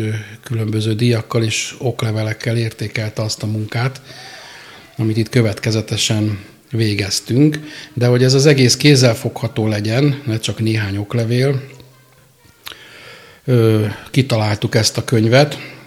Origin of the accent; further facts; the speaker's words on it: Budapest, Hungary; born there; Budapesten születtem